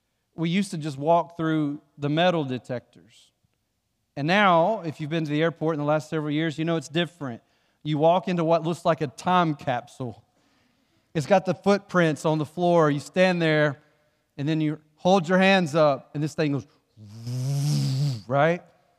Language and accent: English; West Blockton, Alabama, United States; Y'all know where I'm from. I'm from the great metropolis of WWESTBOLOCTON, West Blockton. I'm from West Blockton.